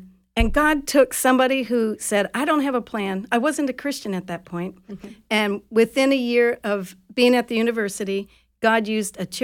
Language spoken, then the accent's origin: English; Hawaii, United States; moved away as an adult; also born or lived in Connecticut; In college, I moved from Hawaii to Connecticut.